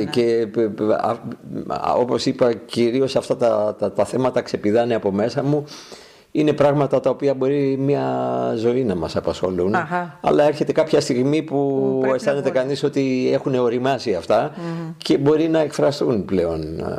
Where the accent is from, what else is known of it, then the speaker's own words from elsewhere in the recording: Greece; εγώ λέω ότι είναι ελληνική, γιατί εφόσον είμαι Έλληνας και ζω στην Ελλάδα, είναι ελληνική εκ των πραγμάτων